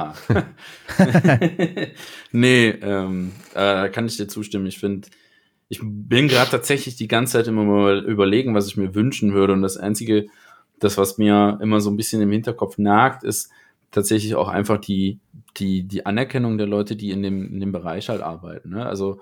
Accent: Aachen, North Rhine-Westphalia, Germany; Also, ich komme ja aus Aachen

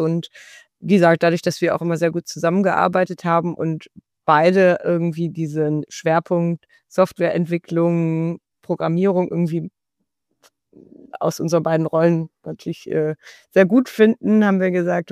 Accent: Cologne, North Rhine-Westphalia, Germany; ich komme halt aus Köln und ja, da ist ja die Bütchenkultur sehr ausgeprägt

